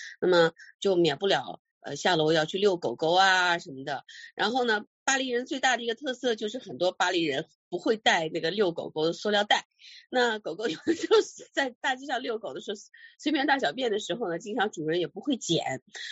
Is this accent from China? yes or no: no; Switzerland; 因为长期小的时候一直在瑞士嘛